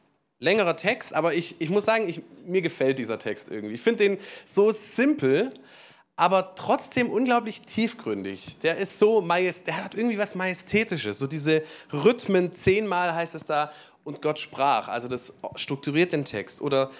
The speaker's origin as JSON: {"language": "German", "country": "Germany", "said": "Wenn ich jetzt als Deutscher da ankomme in Indien"}